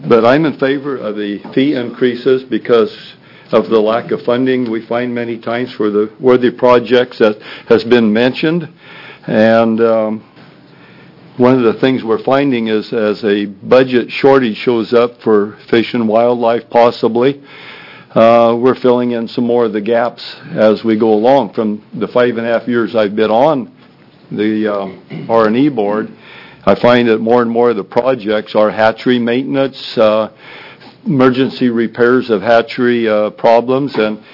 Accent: Pacific City, Oregon, United States; I represent Pacific City Dorymen's Association. I'm from Pacific City.

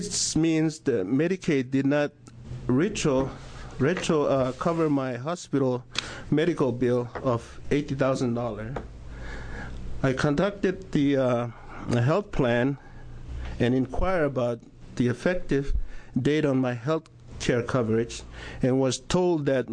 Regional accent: Micronesia; I am from Federated States of Micronesia

